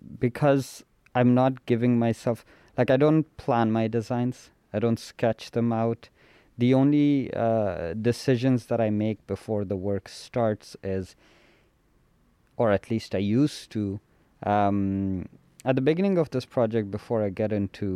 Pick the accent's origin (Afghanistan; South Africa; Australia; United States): Afghanistan; also born or lived in Pakistan; now in Canada; When we moved from Afghanistan to Pakistan, from Pakistan to Canada, we always carried our carpets with us.